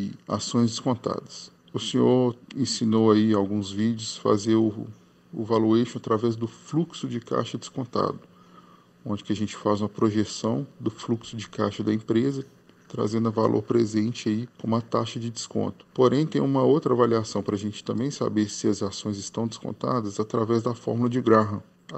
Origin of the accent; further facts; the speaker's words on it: Esmeraldas, Minas Gerais, Brazil; sou de Esmeraldas, Minas Gerais